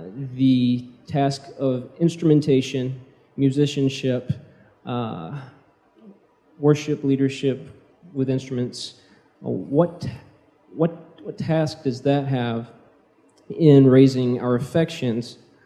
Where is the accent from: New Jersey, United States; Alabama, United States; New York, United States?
Alabama, United States; now in Madison, United States; I'm originally from Alabama, but a pastor in Madison, Indiana.